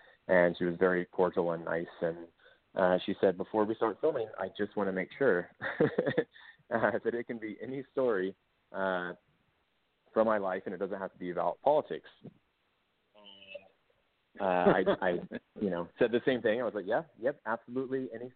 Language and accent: English; Driftwood, United States; the name is I'm from Driftwood, because I was you know, fortunate enough to be born into a town with an amazing name.